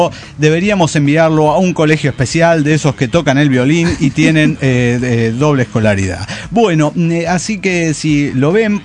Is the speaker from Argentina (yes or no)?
no; Guanajuato, Mexico; Pero, digo de Guanajuato, perdón. Me quedé con Querétaro.